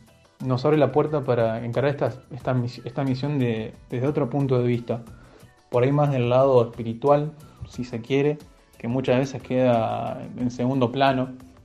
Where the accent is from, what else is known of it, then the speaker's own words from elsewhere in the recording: Monje, Santa Fe, Argentina; y junto a la comunidad, en este caso Monje, que es de donde yo soy.